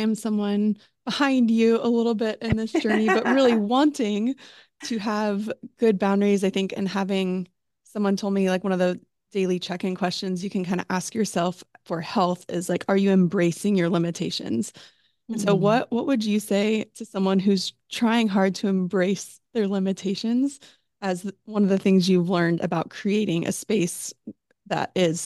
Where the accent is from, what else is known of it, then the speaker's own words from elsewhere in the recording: Austin, Texas, United States; I grew up in Austin